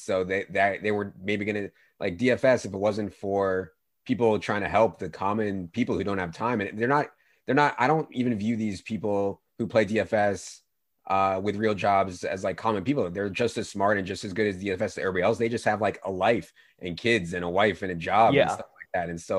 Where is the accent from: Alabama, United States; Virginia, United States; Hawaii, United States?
Virginia, United States; So I grew up in Virginia. I was actually a Bullets fan, and I didn't care too much about the Sixers.